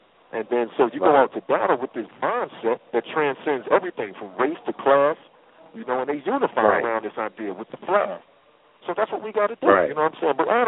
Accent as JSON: {"language": "English", "country": "United States", "said": "I am American, you're American, you dig?"}